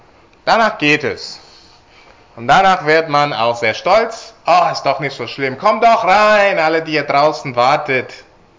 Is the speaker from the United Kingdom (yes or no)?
yes; United Kingdom; Ich komme aus Großbritannien, bin dort aufgewachsen